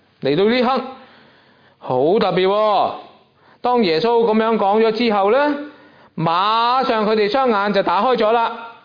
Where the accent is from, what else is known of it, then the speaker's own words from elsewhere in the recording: China; 我们中国人都有句说话啦